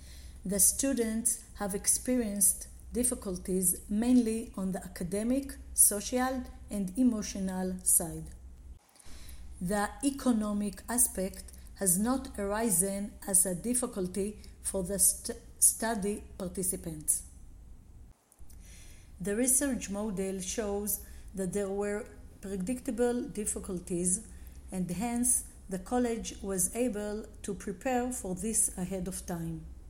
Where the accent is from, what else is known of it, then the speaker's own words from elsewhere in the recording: Israel; from Israel.